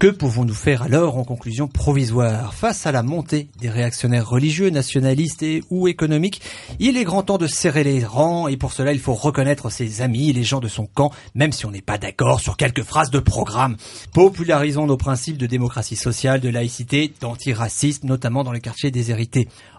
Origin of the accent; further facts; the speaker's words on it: France; en tant que Français râleurs et gauchistes contestataires, nous n'acceptons pas l'état d'urgence